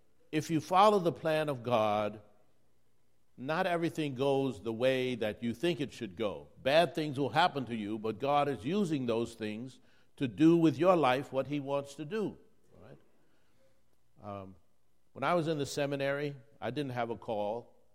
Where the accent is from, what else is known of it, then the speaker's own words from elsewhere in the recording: New York City, New York, United States; Well, I'm from New York City.